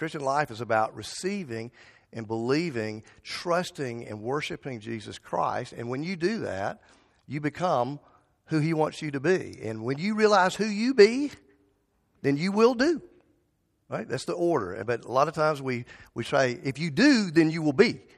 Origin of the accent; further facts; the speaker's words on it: Albany, Georgia, United States; Back in the 80s, when we were members of a PCA church in Albany, Georgia, my hometown